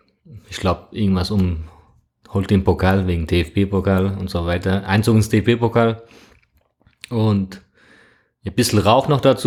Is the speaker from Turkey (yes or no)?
yes; Trabzon, Trabzon Province, Turkey; Genau, ich bin ursprünglich aus Trabzon, aus der Schwarzmeerküstenstadt in der Türkei, Grenzgebiet Georgien.